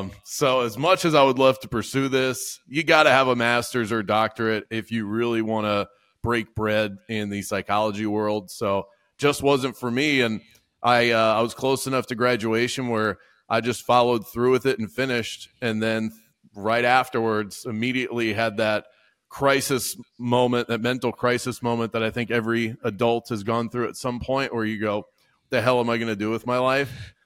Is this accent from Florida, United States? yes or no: yes; Coral Springs, Florida, United States; also born or lived in Baltimore; now in Orlando, United States; When I moved to Orlando from down in Fort Lauderdale, I'm from Coral Springs. That's where I spent most of my year. Born in Baltimore.